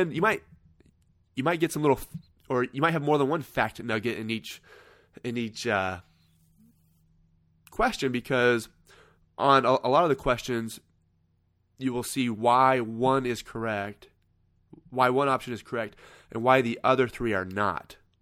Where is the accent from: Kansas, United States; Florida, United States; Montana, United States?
Kansas, United States; I think I said tractor because I'm from Kansas.